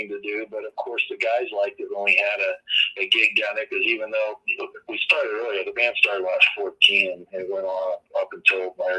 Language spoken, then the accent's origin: English; Maryland, United States; I grew up in the Maryland suburbs of D.C., very familiar with D.C., spent a lot of time down in the city